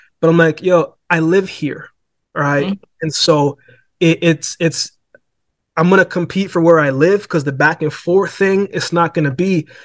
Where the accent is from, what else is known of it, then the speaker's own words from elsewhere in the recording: Jamaica; born there; I was born in Jamaica, so I have dual citizenship.